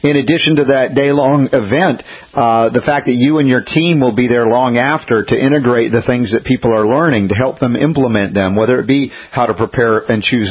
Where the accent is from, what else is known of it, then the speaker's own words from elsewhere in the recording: United States; because we're here in the West. I'm an American through and through, and we don't know squat about how to live healthily.